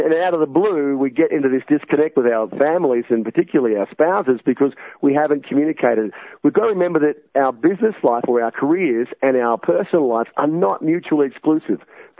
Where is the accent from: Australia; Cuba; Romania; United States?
Australia; because we are Australian after all, so we don't mind a drink every now and then. So we lived in Florida for 12 months